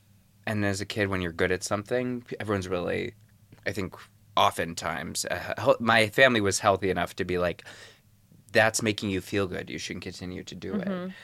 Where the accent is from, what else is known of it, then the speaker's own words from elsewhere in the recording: Indiana, United States; I met Jack out here, but yeah, I'm from Indiana. I'm from like an hour from Chicago, near Gary.